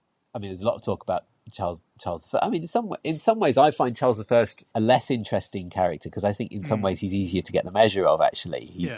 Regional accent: North West England, United Kingdom; born or raised there

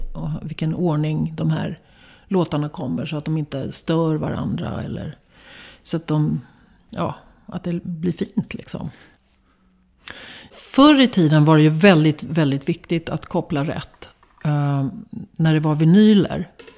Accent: Västerbotten County, Sweden; now in Stockholm, Sweden; Johannes på Hagagatan i Stockholm, som är en västerbottning precis som jag.

